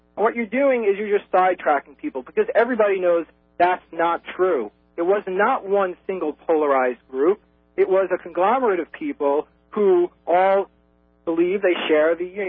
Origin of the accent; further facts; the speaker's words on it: Brooklyn, New York, United States; So, I grew up in Brooklyn. I'm Jewish. I have nothing to do with 9/11.